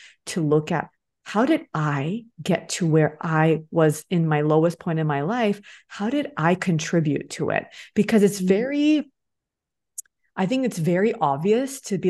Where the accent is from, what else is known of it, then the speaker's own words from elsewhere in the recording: Los Angeles, California, United States; as an educated woman born and brought up in the United States, Los Angeles, right? Pretty diverse, you would say